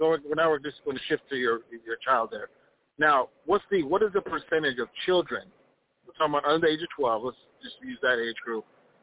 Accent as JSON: {"language": "English", "region": "Minnesota", "country": "United States", "said": "Minnesota."}